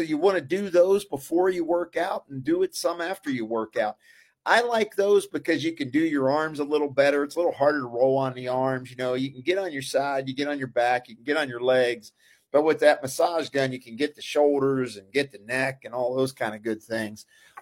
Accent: Pittsburgh, Pennsylvania, United States; you could tell I'm from Pittsburgh because I call it a pop.

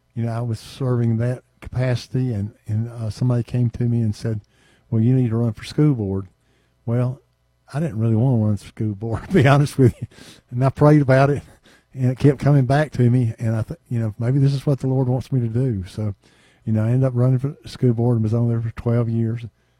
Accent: Georgia, United States; You know, I grew up in Hall County. I've been here all my life.

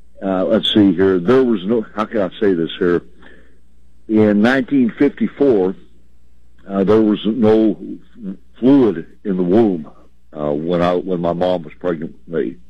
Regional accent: Salt Lake City, Utah, United States; born there; Yeah, I was born in Salt Lake.

